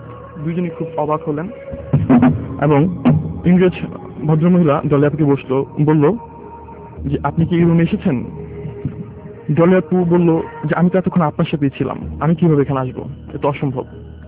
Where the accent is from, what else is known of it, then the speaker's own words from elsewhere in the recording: Dhaka, Dhaka Division, Bangladesh; এসেছি পুরান ঢাকার কোস্টগুলা থেকে।